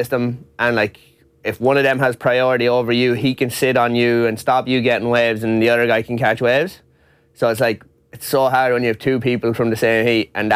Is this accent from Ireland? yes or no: yes; Sligo, County Sligo, Ireland; Yeah, I lived in Sligo Town. I grew up in Sligo Town, but I now live in Strandhill. I moved out beside the beach, so that's where I grew up.